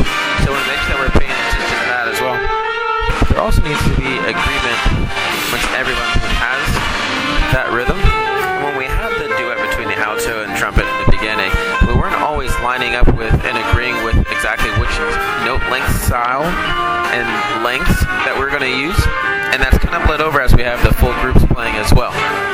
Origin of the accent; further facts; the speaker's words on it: Tallahassee, Florida, United States; I hail from Tallahassee, Florida.